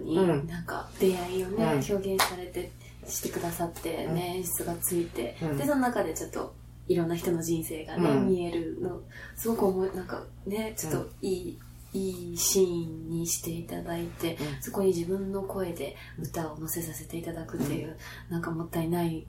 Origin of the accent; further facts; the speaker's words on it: Kobe, Hyogo, Japan; あの、神戸、兵庫県の神戸市出身なんですけど